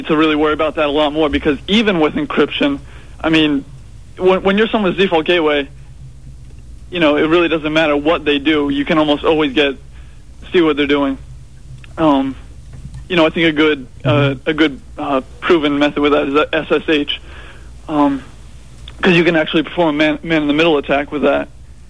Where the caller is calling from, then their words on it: New York, United States; Upstate New York.